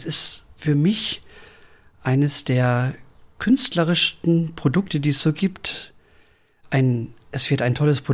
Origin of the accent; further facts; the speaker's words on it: Klosterbauerschaft, North Rhine-Westphalia, Germany; da bin ich im Ostwestfälischen in Klosterbauerschaft aufgewachsen, genau. Bin doch zur Schule gegangen, zur Grundschule, dann etwas später zum Gymnasium nach Bünde, das ist die nächstgrößere Stadt, so 6-7 Kilometer entfernt.